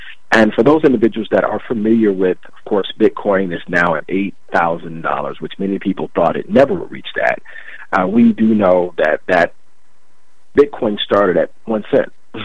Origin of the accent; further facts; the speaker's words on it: Chicago, Illinois, United States; because I'm from Chicago, a.k.a. Chirac, where less than 30% of homicides are being solved.